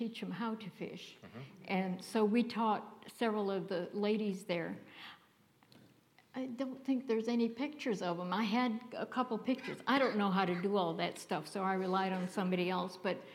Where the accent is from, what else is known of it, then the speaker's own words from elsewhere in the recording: Virginia, United States; I mean, I was an outsider in that group because I'm from Virginia and the rest were all from Ohio